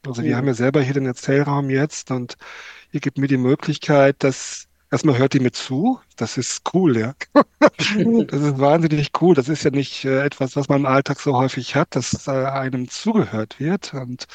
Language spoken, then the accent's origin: German; Siegen, North Rhine-Westphalia, Germany; ich bin aufgewachsen in Siegen, in so 60er Jahre, Anfang 70er Jahre, 64 eben geboren, wie du ja Dore schon gesagt hast. So einer typischen kleinen, ja, so kleinen Reihenhaussiedlung, ja, die so typisch war für die damalige Zeit. Vier Geschwister, die ich hatte